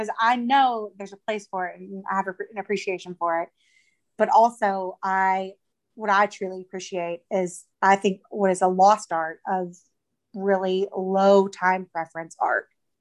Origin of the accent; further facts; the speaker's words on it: the South, United States; I'm from the South, so I'm biased, of course, but I think tradition is a big deal where we are.